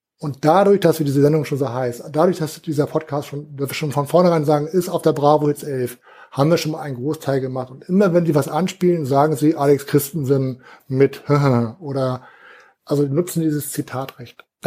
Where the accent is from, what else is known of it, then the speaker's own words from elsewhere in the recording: Hamburg, Germany; Ich bin Hamburger. Ich bin in Hamburg aufgewachsen